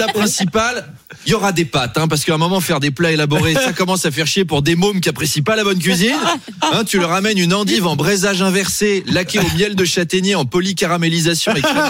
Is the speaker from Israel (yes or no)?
no; Paris, Île-de-France, France; Je suis parisien, hein.